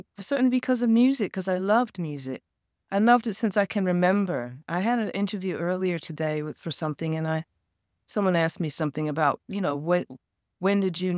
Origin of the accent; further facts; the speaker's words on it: Philadelphia, Pennsylvania, United States; But growing up in West Philly as a kid, I had, I had a lot of issues with, you know, race stuff